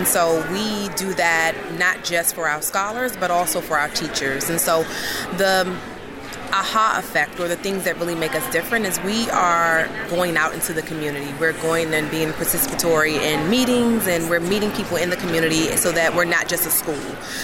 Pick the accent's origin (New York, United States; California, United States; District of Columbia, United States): District of Columbia, United States; Washington; I grew up in Washington, D.C., and I was a product of D.C. public schools